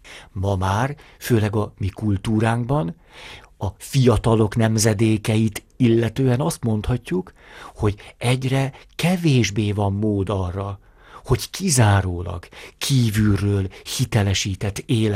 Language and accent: Hungarian; Hungary; Én magyar vagyok, én katolikus vagyok.